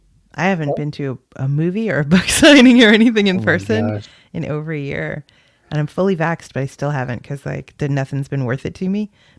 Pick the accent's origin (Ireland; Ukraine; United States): Ireland; Well, I'm Irish.